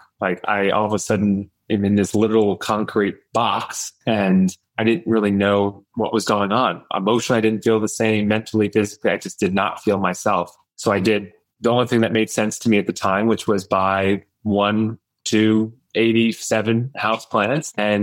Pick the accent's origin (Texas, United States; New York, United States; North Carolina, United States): New York, United States; White Plains; born or raised there